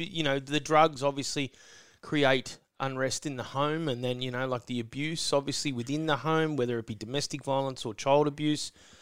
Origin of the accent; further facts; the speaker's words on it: Australia; like me growing up in the Western suburbs and the housing commission, it was all gang.